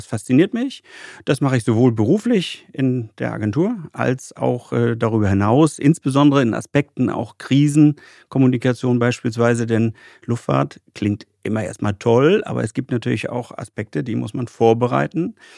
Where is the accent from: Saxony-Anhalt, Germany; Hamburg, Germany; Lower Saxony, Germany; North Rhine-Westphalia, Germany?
Hamburg, Germany; Also ich bin Hamburger Jung